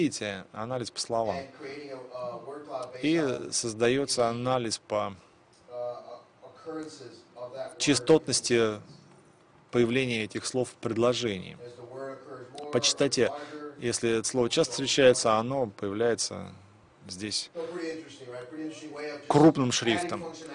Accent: Chicago, Illinois, United States; Чикаго надо побольше сделать, потому что я из Чикаго

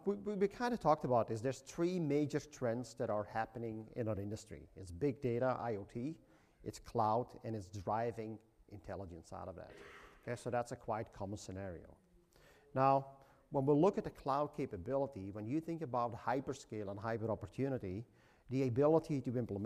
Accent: Belgium; English is a second language; moved away as an adult; now in Seattle, United States; I'm from Belgium originally. I have been living in Seattle for about 8 years.

